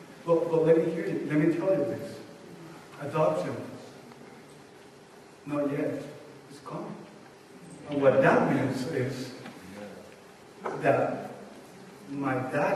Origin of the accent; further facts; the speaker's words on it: Venezuela; I received an email from my home country of a boy, a family that we loved very much, whose son works in the conference of Venezuela in a little town.